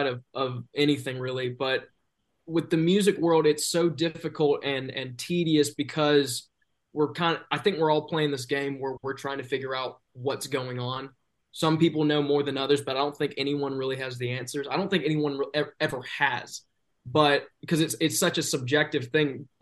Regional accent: the South, United States; I mean, I am from the South, but I think songwriter-wise, he's up there

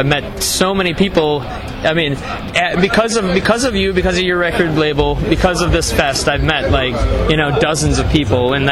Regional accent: Minneapolis, Minnesota, United States; Minneapolis.

